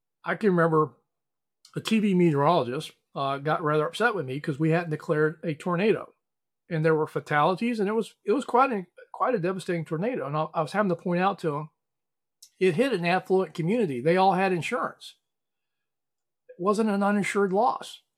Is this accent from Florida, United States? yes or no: yes; Florida, United States; I mean, my home state of Florida, for all of its challenges, has one of the stronger building codes in the nation